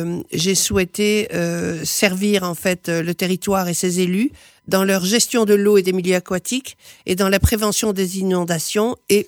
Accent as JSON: {"language": "French", "town": "Saint-Étienne-de-Tulmont", "region": "Occitanie", "country": "France", "said": "je suis de Saint-Étienne-de-Tulmont, où j'ai été élue de 2001 à 2014."}